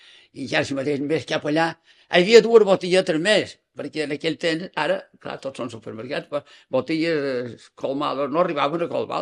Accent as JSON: {"language": "Catalan", "town": "Palma", "region": "Balearic Islands", "country": "Spain", "tie": "born or raised there", "said": "vaig néixer a Carosta, jo era d'aquest, no anava a les clíniques, encara en aquell temps. I vaig néixer allà i me vaig criar. Fins als 20 o 30, 30 anys vaig viure a Sant Ferrer i vaig viure el que és un barri."}